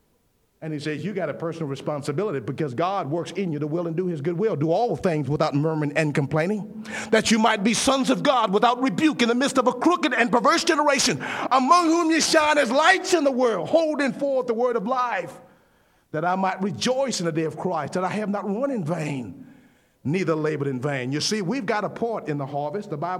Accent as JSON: {"language": "English", "town": "New Orleans", "region": "Louisiana", "country": "United States", "tie": "born or raised there", "said": "When I was growing up in New Orleans, amongst Jim Crow"}